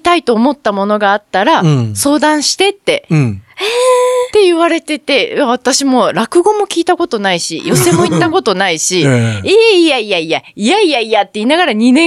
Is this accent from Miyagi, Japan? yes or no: no; Kyoto, Japan; moved away as an adult; now in Tokyo, Japan; それが、まあ、故郷の京都でやっていて、うん。で、そっから東京に上京して